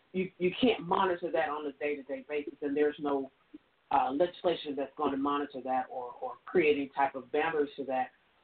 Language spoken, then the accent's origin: English; Michigan, United States; and I'm from an area where I'm from Michigan, which is, you know, the area I'm from is not far from Chicago.